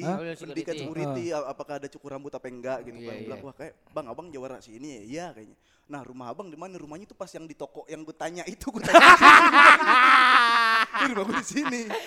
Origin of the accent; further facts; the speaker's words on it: Jakarta, Indonesia; Tapi kita emang orang Betawi jarang yang jual bensin nih.